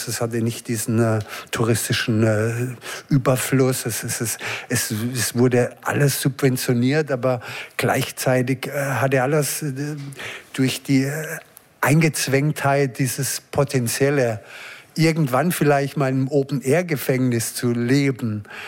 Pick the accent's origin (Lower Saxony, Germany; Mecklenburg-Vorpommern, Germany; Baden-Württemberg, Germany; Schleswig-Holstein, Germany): Baden-Württemberg, Germany; Karlsruhe; born there; Ich bin in Karlsruhe geboren, aber meine Mutter war Deutsche und mein Vater Ukrainer.